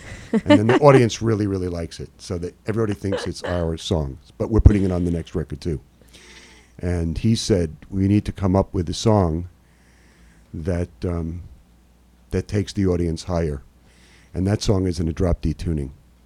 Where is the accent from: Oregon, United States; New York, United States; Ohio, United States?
New York, United States; Brooklyn; because nobody knew me because I was from Brooklyn.